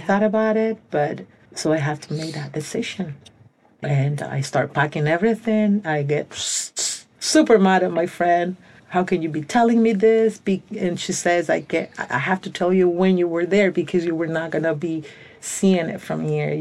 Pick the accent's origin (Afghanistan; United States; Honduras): Honduras; I'm from Central America. I'm the fourth of 11 kids. I was born in Honduras, Honduras. I was raised in the city.